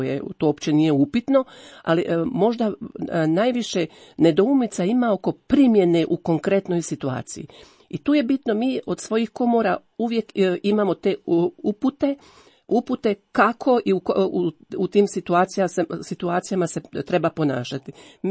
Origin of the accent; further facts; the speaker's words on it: Croatia; gdje je nastao problem kod nas u Hrvatskoj?